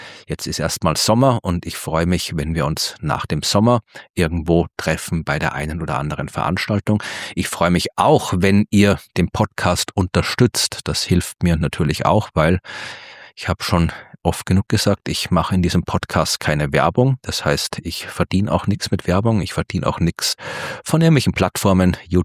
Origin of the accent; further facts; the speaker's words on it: Baden, Lower Austria, Austria; am 19. November bin ich mit Sternengeschichten live in meiner Heimatstadt in Baden bei Wien.